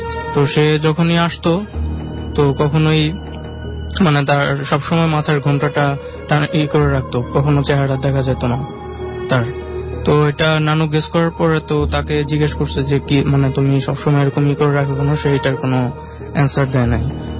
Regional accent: Dakshinkhan, Dhaka Division, Bangladesh; আমি দক্ষিণখান থেকে আসছি।

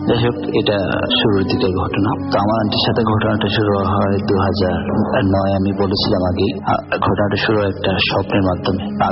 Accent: Noakhali, Chittagong Division, Bangladesh; now in Qatar; কাতার থেকে বলছিলাম, আমার দেশের বাড়ি নোয়াখালী জেলার লালশরিয়া নেন।

